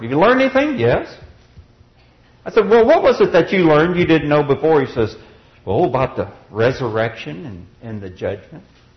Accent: Texas, United States; Are you from around these parts? No, I'm from Texas.

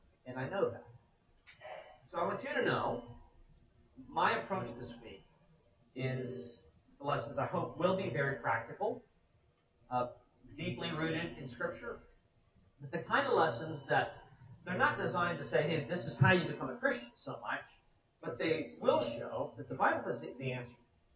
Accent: Kentucky, United States; I'm from Florida. I live in Florida. I'm from Kentucky, but I live in Florida.

